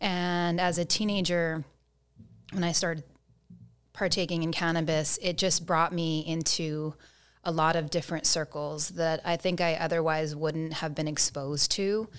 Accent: California, United States; just growing up, and I grew up in the San Fernando Valley down in Southern California and in the 90s.

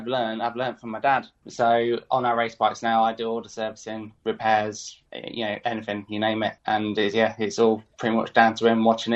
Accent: Melton Mowbray, East Midlands, United Kingdom; It's a nice little town. It's in a bit of the countryside in the Midlands, world famous for our pork pies.

